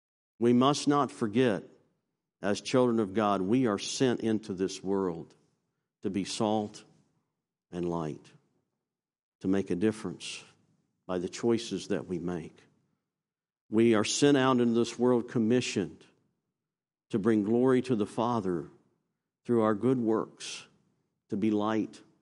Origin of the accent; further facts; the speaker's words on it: Virginia, United States; now in Florida, United States; And I grew up in Virginia. I went to college in South Carolina. I youth pastored in Georgia. I've been here in Florida for 20 years